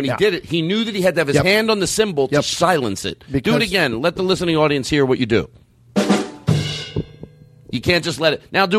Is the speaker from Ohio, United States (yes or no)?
no; Philadelphia, Pennsylvania, United States; I'm from Philadelphia.